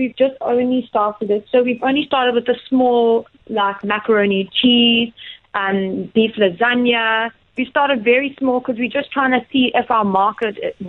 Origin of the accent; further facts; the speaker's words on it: Durban, KwaZulu-Natal, South Africa; Originally, I'm from Durban